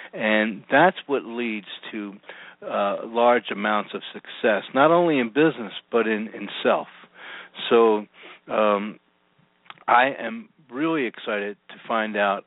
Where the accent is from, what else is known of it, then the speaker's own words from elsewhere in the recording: Philadelphia, Pennsylvania, United States; I'm from the Philadelphia area as well.